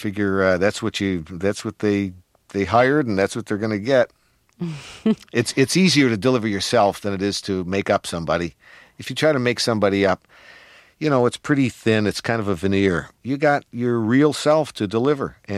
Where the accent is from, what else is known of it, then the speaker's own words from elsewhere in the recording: Rochester, New York, United States; accent: Great Lakes; I'm from Rochester, which is a Great Lakes accent.